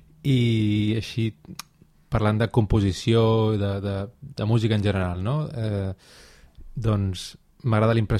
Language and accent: Catalan; Sitges, Catalonia, Spain; Doncs força aviat, cap als 6 anys vaig començar a tocar una mica el piano. Jo sóc de Sitges